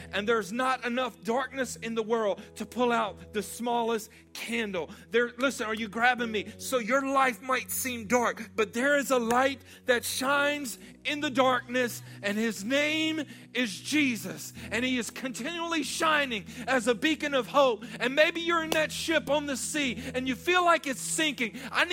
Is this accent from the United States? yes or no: yes; Louisiana, United States; like I need a British accent with a little rasp to say that the correct way, but I don't have it. I'm Cajun.